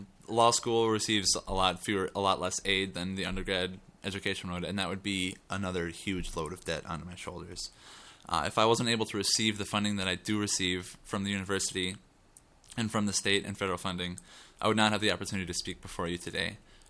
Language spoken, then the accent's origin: English; Dodge Center, Minnesota, United States; I grew up in Dodge Center, Minnesota, which is a tiny town in District 25A, about a half hour west of Rochester.